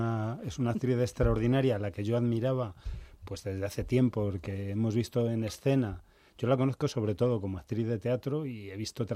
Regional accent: Madrid, Community of Madrid, Spain; pasé algunos años de mi infancia en Carabanchel y cuando estoy allí digo que soy tan carabanchelero que hasta en Marqués de Vadillo ya me siento un extranjero.

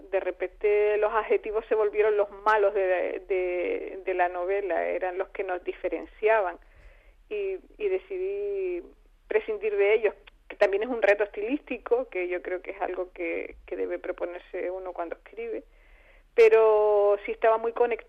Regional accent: Canary Islands, Spain; also born or lived in mainland Spain; Sí, soy canaria. Bueno, soy media peninsular, mi padre era catalán.

